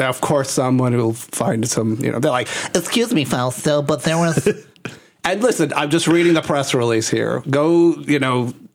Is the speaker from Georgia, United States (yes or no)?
no; Chicago, Illinois, United States; And so, you know, we grew up in Chicago. We came of age. We've seen IML every single year.